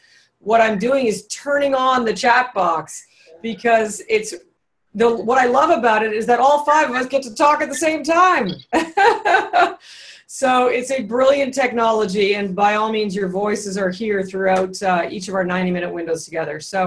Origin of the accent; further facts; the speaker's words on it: Toronto, Ontario, Canada; Well, us Torontonians, we don't always have every state figured out on the accent side.